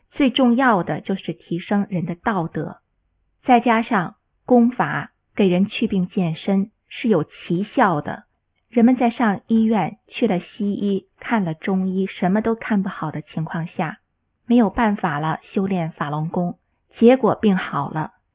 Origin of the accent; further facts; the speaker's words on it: China; 我们中国人最关心的问题就是食品安全